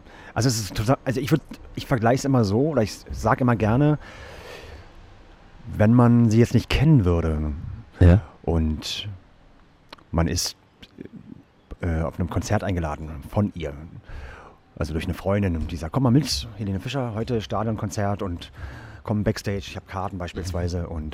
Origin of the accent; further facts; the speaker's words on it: Berlin, Germany; Ich glaube, in der Ostseeküste bin ich geboren und bin mit 1 nach Berlin gezogen und habe dann, bis ich 37 war, dort gelebt.